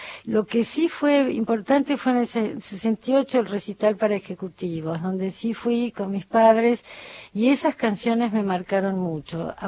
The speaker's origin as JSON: {"language": "Spanish", "region": "Tucumán", "country": "Argentina", "tie": "born or raised there", "also_born_or_lived": "Santiago del Estero / Germany", "said": "Nací en Tucumán, de chica viajé mucho, viví en Alemania, y nunca le encontraba raíces a la Argentina, no podía comulgar con ella a partir de mi infancia en Santiago del Estero y en Tucumán."}